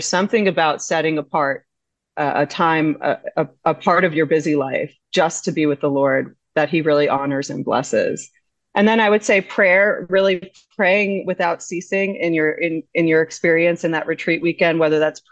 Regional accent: United States; accent: American; which I'll be pronouncing that in my horrible as an American, in my American accent

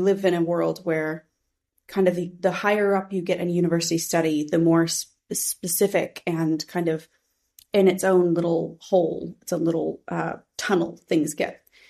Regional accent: United States; now in United Kingdom; I think I am very American. Like, that is just the case. That is where I was born. That is my experience.

